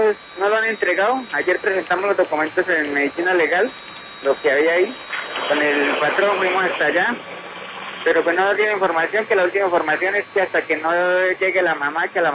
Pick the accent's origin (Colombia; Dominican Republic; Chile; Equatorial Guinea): Colombia; also born or lived in Venezuela; yo soy colombiano, pero estaba trabajando 8 años en Venezuela.